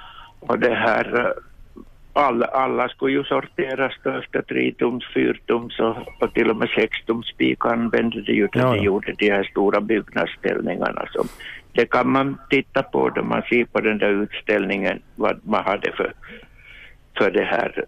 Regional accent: Vaasa, Ostrobothnia, Finland; jag är uppvuxen i Vasa.

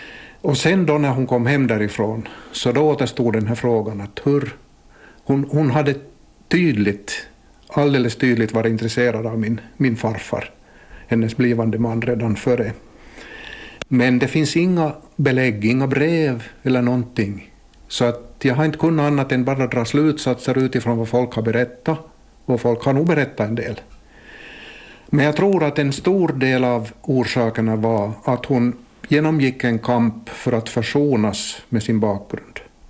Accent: Kortseby, Central Ostrobothnia, Finland; hur hon kom sig till min hemby Kortseby i Tärjär

